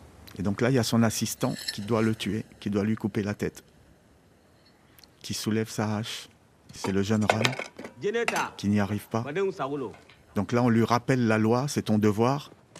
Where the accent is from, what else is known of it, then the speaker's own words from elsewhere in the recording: France; now in Côte d'Ivoire; Moi, je suis français et je suis ivoirien. Je suis ivoirien et je suis français, je ne suis pas franco-ivoirien.